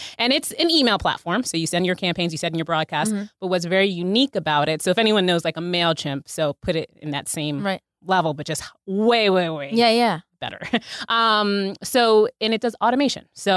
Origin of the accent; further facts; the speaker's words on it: Miami, Florida, United States; I was back in New York before I was going down to Miami, which is my hometown.